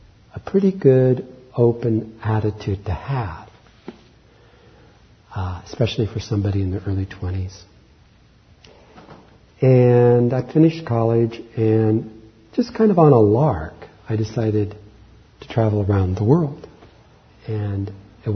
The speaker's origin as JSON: {"language": "English", "town": "Columbia", "region": "Missouri", "country": "United States", "tie": "born or raised there", "said": "which was Roman Catholic as I grew up in the Midwest in Columbia, Missouri, a university town."}